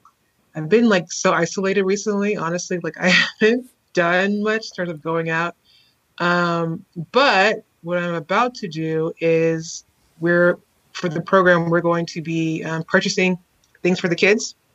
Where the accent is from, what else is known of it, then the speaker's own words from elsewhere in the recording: Houston, Texas, United States; I grew up in Houston, Texas, specifically in A-Leaf, and we call it the SWAT, which stands for Southwest A-Leaf, Texas. And I still live in Houston.